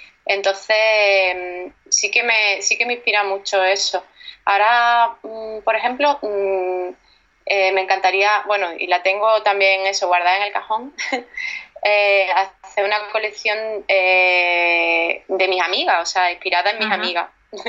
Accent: Cádiz, Andalusia, Spain; Yo mi tierra, Cádiz. Cádiz es precioso

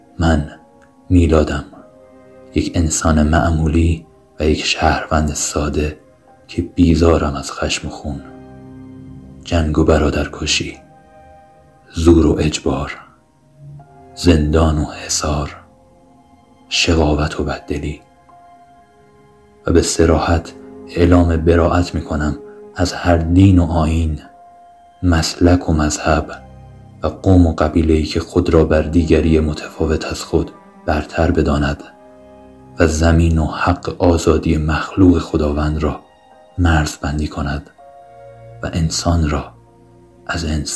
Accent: Tehran, Tehran Province, Iran; born there; من در سرزمین ایران، در شهر تهران به دنیا آمدم و در حال سپری کردن روزهای میانه 29 سالگی خود هستم.

